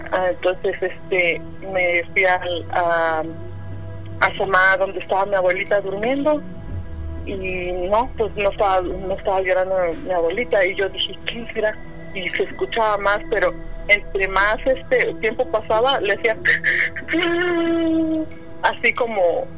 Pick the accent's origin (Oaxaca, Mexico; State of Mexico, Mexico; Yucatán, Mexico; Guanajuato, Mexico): Oaxaca, Mexico; now in Salt Lake City, United States; De Oaxaca.